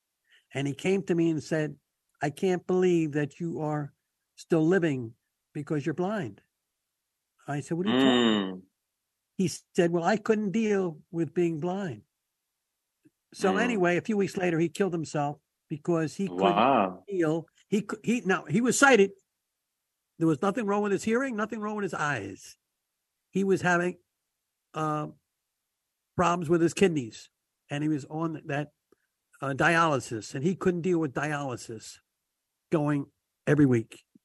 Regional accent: New Jersey, United States; I'm from New Jersey. I'm from South

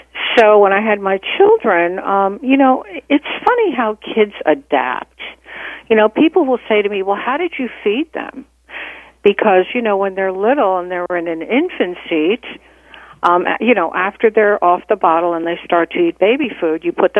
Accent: New Jersey, United States; I'm from New Jersey originally. And so was mainstreamed up there.

